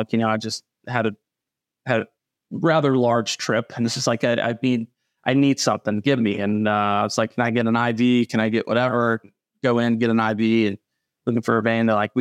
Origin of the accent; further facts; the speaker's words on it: Goshen, Kentucky, United States; I was Goshen the first couple